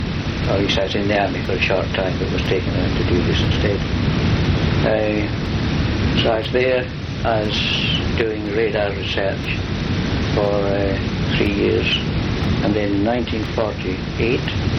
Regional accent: Dundee, Scotland, United Kingdom; also born or lived in Glasgow; I was born in Glasgow, in Scotland, in 1923. I then moved up at age of three to Dundee, and went to school there.

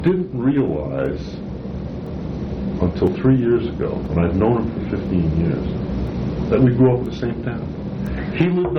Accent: Queens, New York, United States; And I said, I grew up in New York. And I said, where, Queens? Oh, I grew up in Queens.

